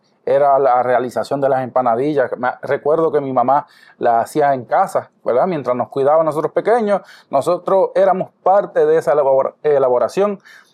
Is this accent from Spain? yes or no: no; Moca, Puerto Rico